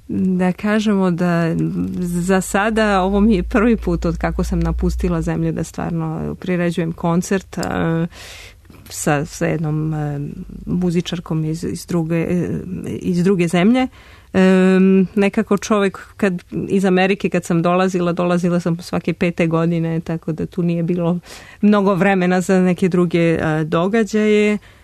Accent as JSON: {"language": "Serbian", "region": "Belgrade", "country": "Serbia", "tie": "born or raised there", "also_born_or_lived": "United States", "moved": "as an adult", "lives_now": "Paris, France", "said": "sam rođena u Parizu, živala sam i obrazovana ovde u Beogradu. Otišla sam u Ameriku već davne, 94. godine."}